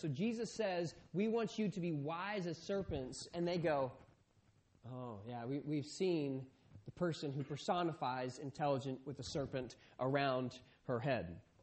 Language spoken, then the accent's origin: English; Philadelphia, Pennsylvania, United States; born there; So actually, I'm not from Texas. I was born in Philadelphia.